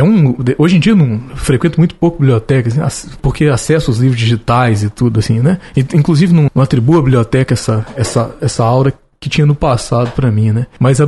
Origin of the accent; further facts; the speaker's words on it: Ouro Preto, Minas Gerais, Brazil; born there; que Ouro Preto é uma cidade, eu nasci em Ouro Preto, né?